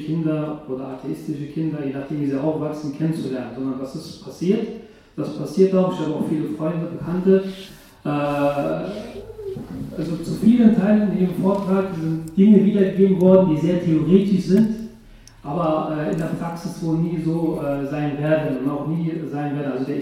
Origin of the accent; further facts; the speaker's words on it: Saarland, Germany; weil ich bin selber in Deutschland geboren, ich bin im Saarland geboren, bin also hier aufgewachsen.